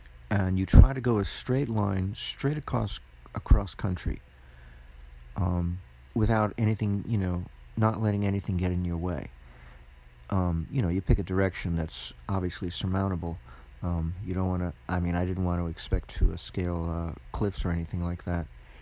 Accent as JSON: {"language": "English", "town": "Los Angeles", "region": "California", "country": "United States", "tie": "born or raised there", "said": "I grew up in Los Angeles with the Pacific Ocean on my west, and I pretty much lived my entire life in that relationship."}